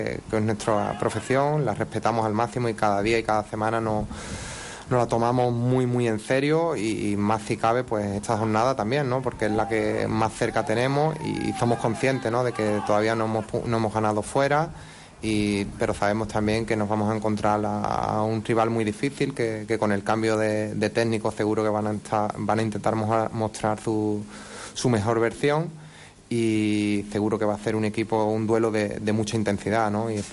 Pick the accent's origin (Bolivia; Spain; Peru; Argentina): Spain; Cádiz, Andalusia; porque es de mi tierra